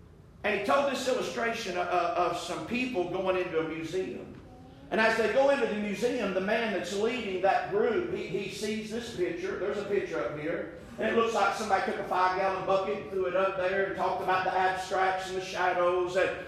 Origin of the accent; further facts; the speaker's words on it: Tennessee, United States; Now, I'm from East Tennessee, and we talk a little different over there, and I'm up in the mountains now.